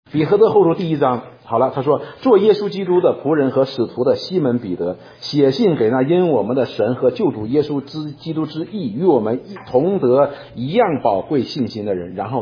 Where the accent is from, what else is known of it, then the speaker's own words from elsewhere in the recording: China; 我们中国人有个概念叫什么